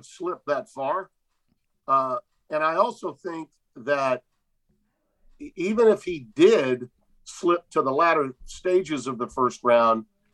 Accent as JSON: {"language": "English", "town": "Shreveport", "region": "Louisiana", "country": "United States", "tie": "born or raised there", "said": "Dak is from basically Shreveport, my hometown."}